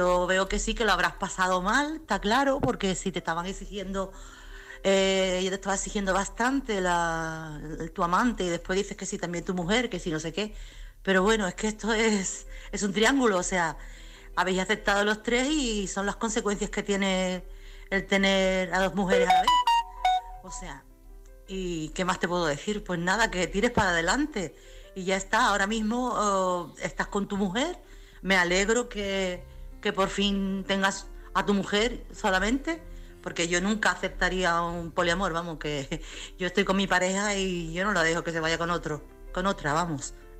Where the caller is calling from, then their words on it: Chiclana de la Frontera, Andalusia, Spain; corresponsal de Chiclana.